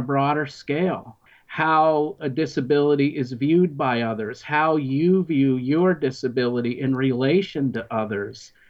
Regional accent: Pennsylvania, United States; born there; I was born in January of 1954 in Pennsylvania, graduated at the age of 17 in 1971 from high school.

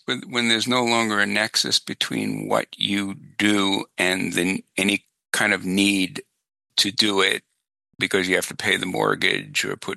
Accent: New York City, New York, United States; born there; I was born in New York City in 1954, graduated Harvard Law in 1980

